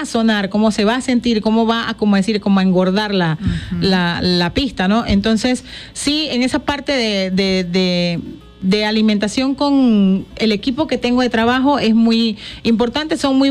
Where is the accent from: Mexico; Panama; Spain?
Panama; Empezamos hace un par de añitos atrás haciendo música en Panamá, que es mi tierra natal